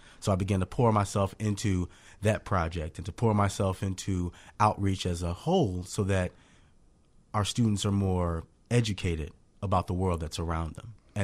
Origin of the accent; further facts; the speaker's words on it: Chicago, Illinois, United States; I'm born on the south side of Chicago. Okay. Around 80th and Halsted. That's where home has been.